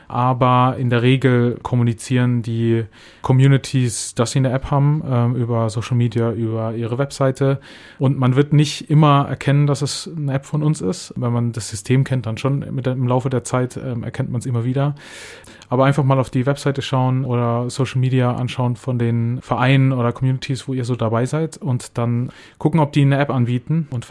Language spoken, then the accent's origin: German; Würzburg, Bavaria, Germany; ich komme aus Würzburg